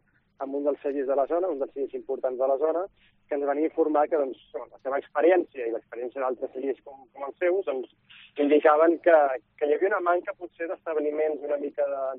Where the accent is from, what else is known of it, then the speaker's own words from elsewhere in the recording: Barcelona, Catalonia, Spain; Jo soc de Barcelona